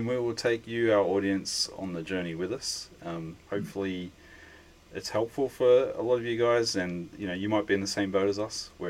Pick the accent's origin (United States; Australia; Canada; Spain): Australia; accent: Australian; Maybe my Australian accent threw you off for a minute there.